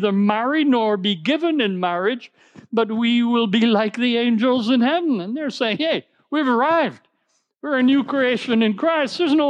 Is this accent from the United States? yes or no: no; Jamaica; I don't know which one I'm supposed to say because I'm Jamaican and I'm totally mixed up.